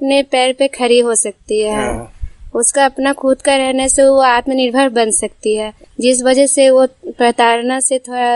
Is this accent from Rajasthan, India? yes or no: no; Simultala, Bihar, India; जी, हम सिमुलतला से रहने वाले हैं।